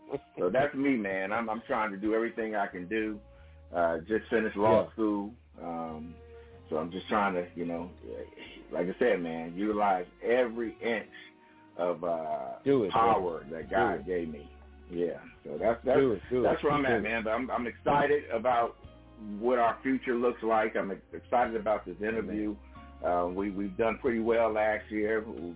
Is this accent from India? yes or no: no; Detroit, Michigan, United States; also born or lived in Germany; I'm from Detroit, Michigan, born in Germany, but grew up in Detroit, Michigan